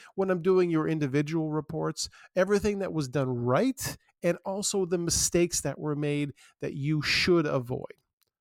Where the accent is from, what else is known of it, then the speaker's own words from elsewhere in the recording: Scarborough, Ontario, Canada; I was born and raised in Scarborough. I've lived in different parts of the city.